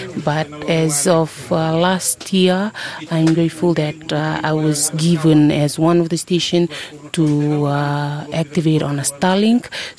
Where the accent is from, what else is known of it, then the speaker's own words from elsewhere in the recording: Nambawalu, Fiji; I'm originally from Nambawalu on Kandavu, and I have been stationed in one of the 10 odd stations, and that is in Viwa Island, Nyasawa.